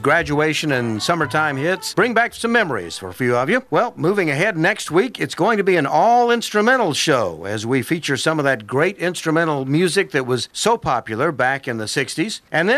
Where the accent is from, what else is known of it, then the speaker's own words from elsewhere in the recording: Alabama, United States; the beach music that we grew up with here in Alabama.